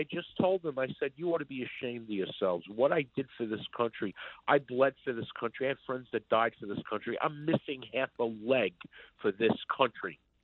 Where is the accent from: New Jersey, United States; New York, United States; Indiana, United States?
New York, United States; New York City; now in Arizona, United States; I'm formerly from New York City. I live in Arizona now.